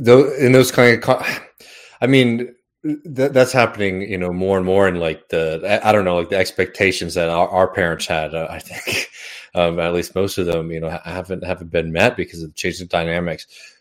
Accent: the South, United States; So I grew up in the South. I grew up poor in the South.

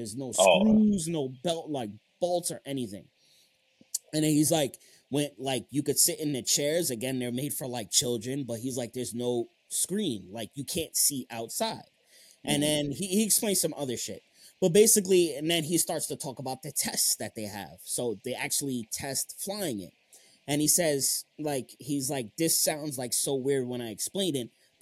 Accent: East Coast, United States; I'm from East Coast, man. I don't know shit over here.

